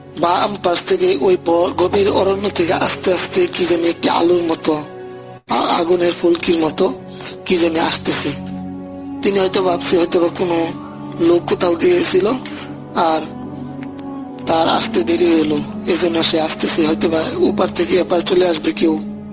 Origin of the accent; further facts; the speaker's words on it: Kapasia, Dhaka Division, Bangladesh; moved away; আমার দেশের বাড়ি গাজীপুর জেলার কাপাসিয়া থানা। আপনারা হয়তো জানেন রাসেল ভাই, কাপাসিয়ায় গাজীপুরে প্রচুর শালবন